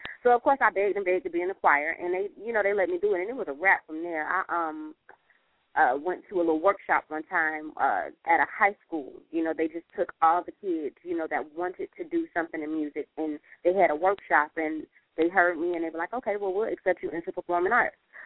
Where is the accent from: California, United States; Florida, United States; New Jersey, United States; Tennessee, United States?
Florida, United States; Well, let me tell you, around my way, a lot of times, just on the block, what we call on the block, I'm from Florida